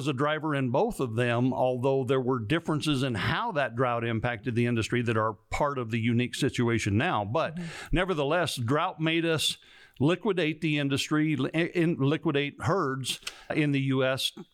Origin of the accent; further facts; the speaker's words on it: Montana, United States; the Highlands of Scotland remind me a great deal of where I grew up in Montana.